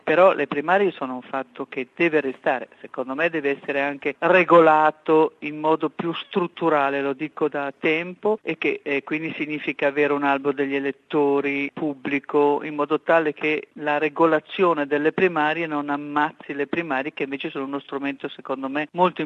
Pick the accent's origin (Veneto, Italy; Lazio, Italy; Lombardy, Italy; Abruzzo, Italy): Lombardy, Italy; Milan; conoscendo io molto bene Milano perché è la mia città d'origine